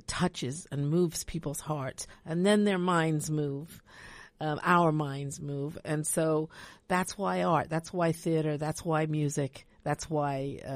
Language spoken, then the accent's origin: English; England, United Kingdom; also born or lived in Canada; Well, I was born in England, and I grew up and was educated in both England and Canada.